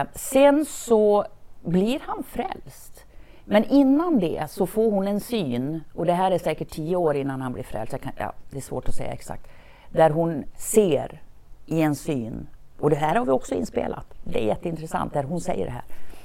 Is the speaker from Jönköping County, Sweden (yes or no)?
no; Borlänge, Dalarna County, Sweden; Vi växte upp i Borlänge. Vi bodde där under hela mina första 16 år.